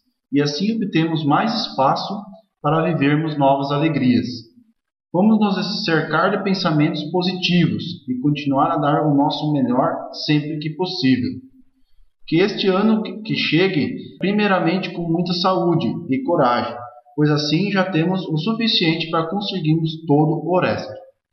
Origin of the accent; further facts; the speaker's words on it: Vale do Sol, Rio Grande do Sul, Brazil; sou aqui do município de Vale do Sol e trabalho na pecuária do Sindicato de Vale do Sol.